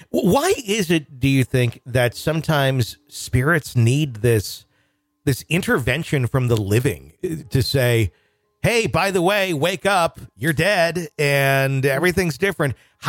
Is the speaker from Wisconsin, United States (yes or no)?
yes; Wisconsin, United States; Yeah, I grew up in Wisconsin, so yeah, it is certainly its own unique place.